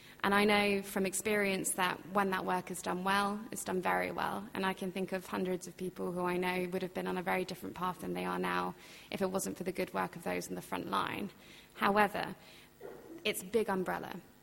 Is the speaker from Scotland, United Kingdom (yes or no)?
yes; Scotland, United Kingdom; the definition in this country anyway is around challenging British values, which I, as a Scot, take very big issue with.